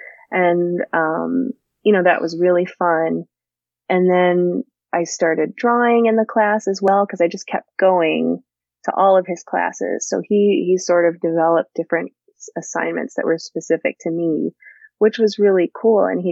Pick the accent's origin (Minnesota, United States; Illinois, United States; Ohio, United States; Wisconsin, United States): Illinois, United States; I grew up in the North Shore suburbs of Chicago.